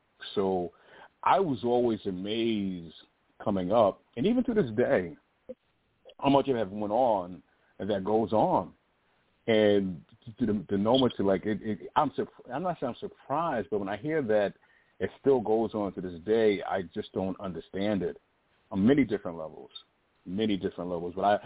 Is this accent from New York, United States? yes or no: no; Connecticut, United States; I was in Connecticut. I grew up in Connecticut